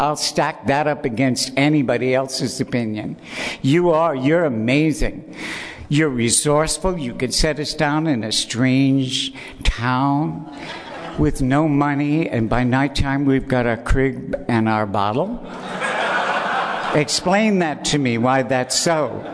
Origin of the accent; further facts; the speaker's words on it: New York City, New York, United States; born there; And I was born on June 12th, 1941 in New York City. I'm 71 years old, about to be 72.